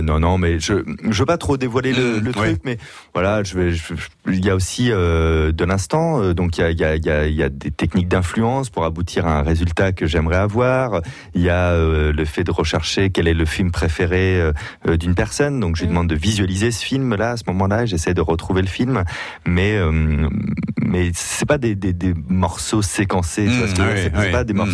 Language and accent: French; La Rochelle, Nouvelle-Aquitaine, France; born there; Parce que je suis né à La Rochelle.